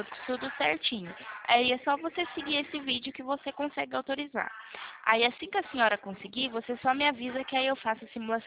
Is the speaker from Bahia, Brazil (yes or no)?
no; Limeira, São Paulo, Brazil; eu sou de Limeira.